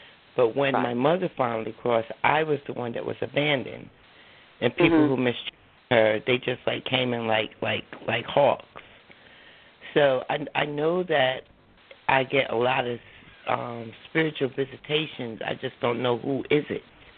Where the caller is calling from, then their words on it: New Jersey, United States; I'm calling from New Jersey.